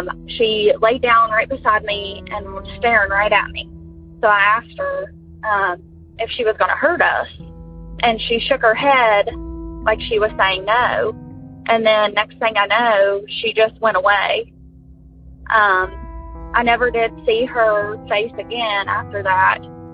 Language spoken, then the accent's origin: English; West Virginia, United States; I'm from West Virginia.